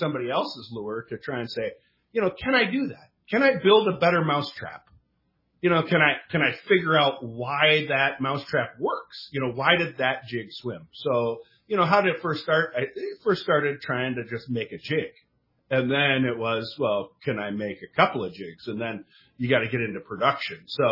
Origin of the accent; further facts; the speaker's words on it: Minnesota, United States; now in San Diego, United States; Well, you know, I grew up in Minnesota, but I came out to San Diego, and I started fishing out here